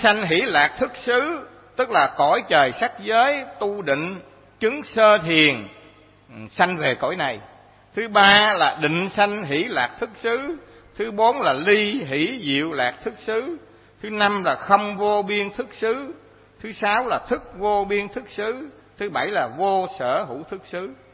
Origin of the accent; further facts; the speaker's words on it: Ninh Thuận, Vietnam; Đi thi lên đây là từ ở quê tôi ở Ninh Thuận phải vào trong thành phố để thi